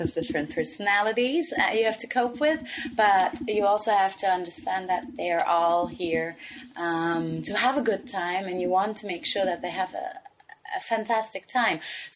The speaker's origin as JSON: {"language": "English", "region": "Vienna", "country": "Austria", "tie": "born or raised there", "also_born_or_lived": "Libya / Pakistan", "said": "I was born in Vienna. I grew up in Vienna. I went to school in Libya."}